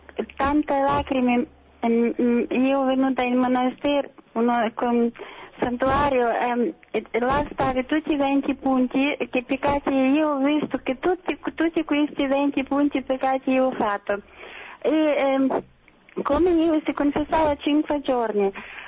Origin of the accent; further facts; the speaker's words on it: Russia; Italian is a second language; now in Naples, Italy; Sono da Napoli